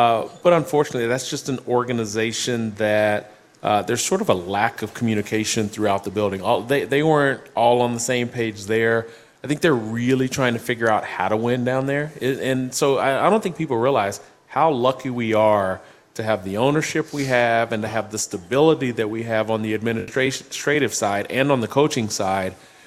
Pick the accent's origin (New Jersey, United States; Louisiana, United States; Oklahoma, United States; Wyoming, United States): Oklahoma, United States; now in Kansas City, United States; My wife's from Iowa. I'm from Oklahoma, but a lot of different places we could have gone.